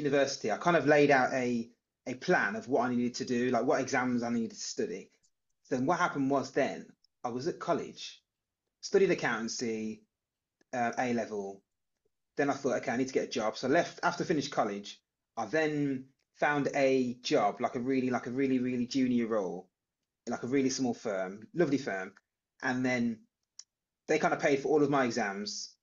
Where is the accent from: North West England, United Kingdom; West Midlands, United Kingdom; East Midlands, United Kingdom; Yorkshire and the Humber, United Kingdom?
West Midlands, United Kingdom; Birmingham; I'm a chartered accountant, and I'm from Birmingham.